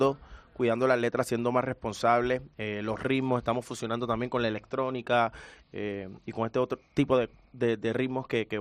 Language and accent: Spanish; Puerto Rico; Puerto Rico somos muy caribeños. Todas esas influencias de esos ritmos africanos que obviamente lo mezclamos con lo tropical y pues con sonido jamaiquino, urbano, de hip hop